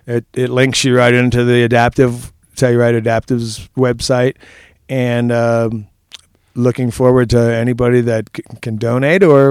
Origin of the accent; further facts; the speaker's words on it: Maine, United States; Maine people got to stick together. I'm from Maine originally.